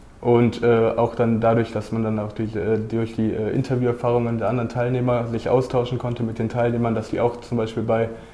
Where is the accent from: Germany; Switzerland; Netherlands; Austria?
Germany; Cologne, North Rhine-Westphalia; Ja, ich komme aus Köln. Ich bin da zur Schule gegangen.